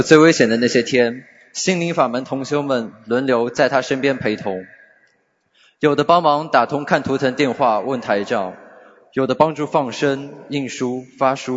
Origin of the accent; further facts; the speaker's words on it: Shanghai, China; 大家好，我是来自上海的